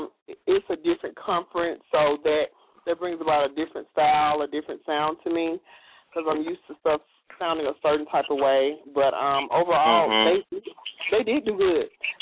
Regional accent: Mississippi, United States; I'm from Mississippi.

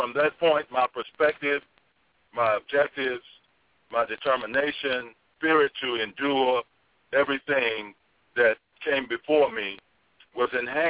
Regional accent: Mississippi, United States; My family was from Mississippi. I was born in Mississippi. I was from the South.

